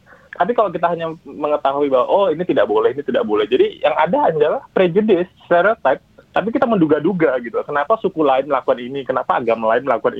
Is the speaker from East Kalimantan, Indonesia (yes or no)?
no; Singkawang, West Kalimantan, Indonesia; born there; jadi kebetulan saya lahir di Singkawang ya, Bu, kemudian aktif di Pontianak dan keliling Kalimantan Barat untuk melakukan edukasi gitu.